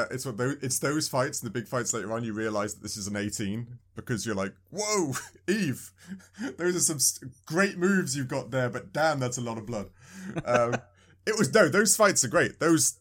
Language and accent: English; United Kingdom; I'm British.